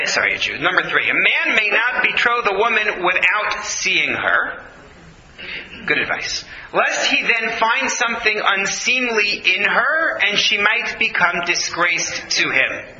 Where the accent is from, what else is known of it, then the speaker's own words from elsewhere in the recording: New York, United States; I grew up in New York. I went to school in Manhattan. You can't shock me.